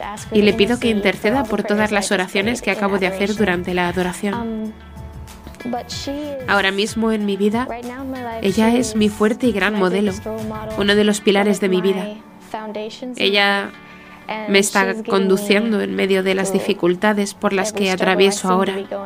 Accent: Los Angeles, California, United States; tengo 19 años, soy de Los Ángeles, California.

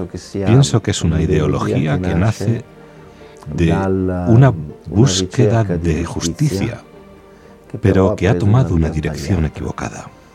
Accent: Salsomaggiore Terme, Emilia-Romagna, Italy; Soy de Salsomaggiore Terme Taviano, que se encuentra en la provincia de Parma, en el norte de Italia.

